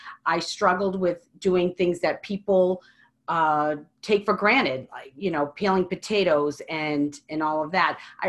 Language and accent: English; Medford, Massachusetts, United States; As you said, I am from Medford, Massachusetts.